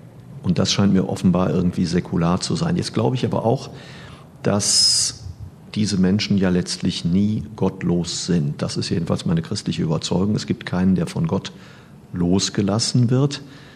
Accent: Cologne, North Rhine-Westphalia, Germany; now in Hamburg, Germany; Ich komme ja selber aus Köln und kann von daher ein bisschen beurteilen, wie die Entwicklung dort läuft.

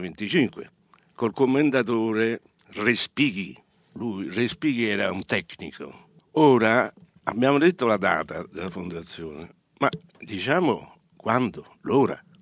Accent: Rome, Lazio, Italy; aprirmi, io romano, a tutti questi programmi etnici

